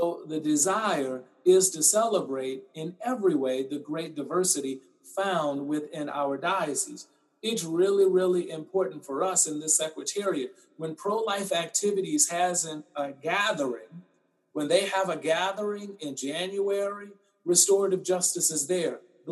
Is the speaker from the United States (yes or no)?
yes; Mobile, Alabama, United States; now in Boston, United States; I'm originally from Mobile, Alabama.